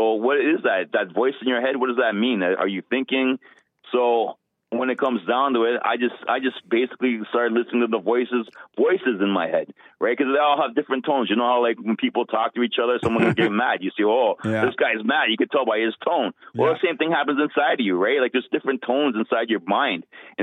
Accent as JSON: {"language": "English", "country": "Canada", "said": "I'm from Canada."}